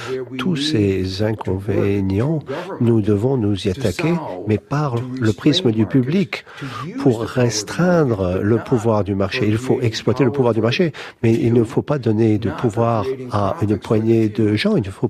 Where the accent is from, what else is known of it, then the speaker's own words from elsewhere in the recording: United States; French is a second language; Moi, j'habite à New York. Je suis fier d'y habiter, mais je suis américain.